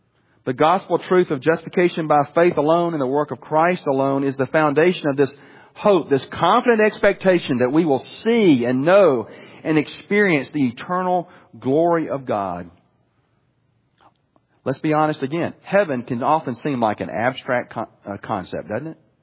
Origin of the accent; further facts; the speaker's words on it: Alabama, United States; Now, I'm from Alabama, so I can say that.